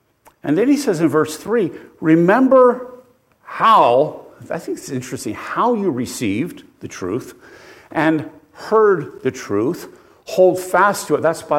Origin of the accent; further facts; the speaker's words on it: Pennsylvania, United States; not because I'm from Bucks County or Philadelphia.